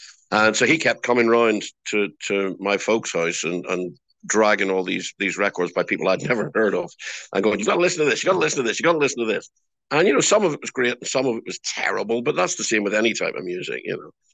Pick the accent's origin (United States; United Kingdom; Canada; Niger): United Kingdom; Belfast, Northern Ireland; So obviously we were growing up in Belfast in Northern Ireland